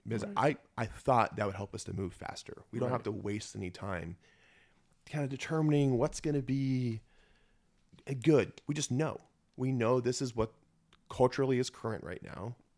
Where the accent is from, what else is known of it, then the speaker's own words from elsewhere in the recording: Florida, United States; I grew up in Florida. I didn't wear shoes. I lived a mile from the ocean for 17 years of my life.